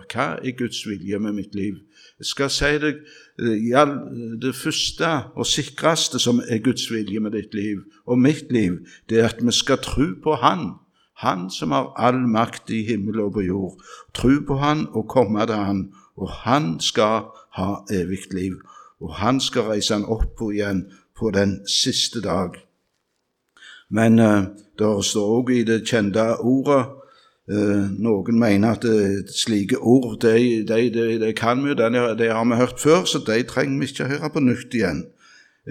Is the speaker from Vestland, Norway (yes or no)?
no; Randaberg, Rogaland, Norway; Det var en sang som jeg lærte i ungdommen, med sang i ungdomsmusikken hjemme på Randaberg